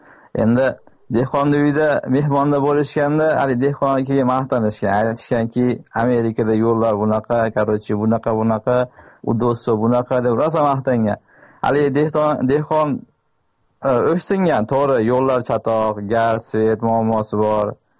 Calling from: Orenburg, Orenburg Oblast, Russia; Rossiyaning Orenburgidan.

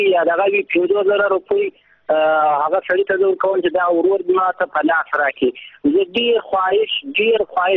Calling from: Iran; زه خپله اوس په ایران کښې یم، له ایرانه مې زنګ یو تماس نیولی ده.

